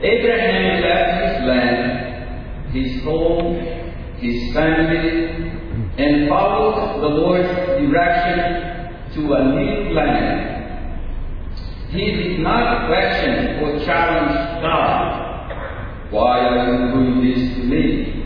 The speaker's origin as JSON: {"language": "English", "region": "Bahia", "country": "Brazil", "said": "That is part of the coat of arms from my home state of Bahia"}